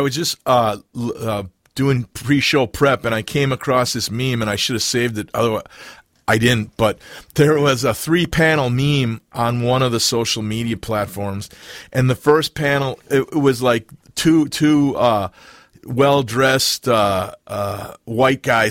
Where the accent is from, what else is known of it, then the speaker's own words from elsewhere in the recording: Midwest, United States; You know, I'm from the Midwest, working class roots. My whole family, who's still alive, lives there.